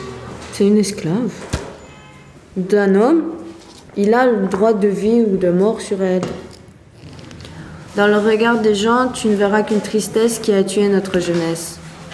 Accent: Chechnya, Russia; moved away; Moi, quand je ferme mes yeux et pense à mon bled, la Tchétchénie, je n'ai que les images de guerre, de ruines, des enfants en pleurs sans repère.

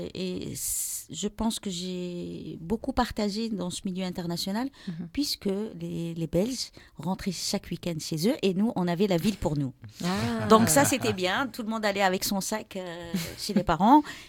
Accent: Algiers, Algiers Province, Algeria; D'où je viens, eh ben je suis d'Alger et c'est une ville. Donc Alger, c'est une ville au bord de la mer.

